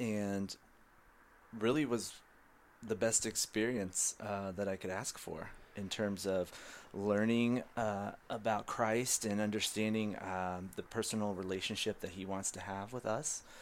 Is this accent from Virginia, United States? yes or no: yes; Virginia, United States; I'm born and raised in Virginia, and you know, a lot of Californians think it's the same place